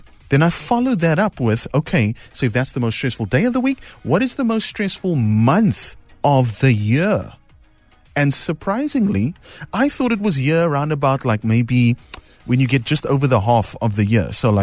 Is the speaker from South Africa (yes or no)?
yes; South Africa; being South African